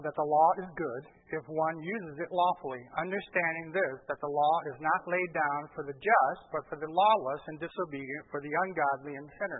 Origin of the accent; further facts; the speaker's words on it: Brazil; I grew up in Brazil, and my parents were missionaries.